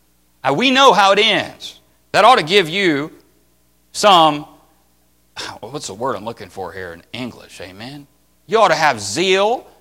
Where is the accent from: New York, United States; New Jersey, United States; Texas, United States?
Texas, United States; Man, I'm from Texas and I hate snakes.